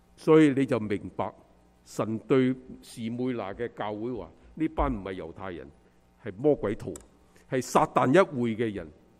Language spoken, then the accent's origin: Chinese; China; 所以我们中国人都大家都熟了